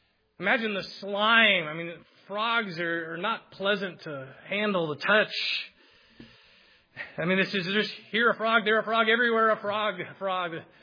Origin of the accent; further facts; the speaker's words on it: Philippines; I grew up in the Philippines. Spiders can get, you know, this big over there.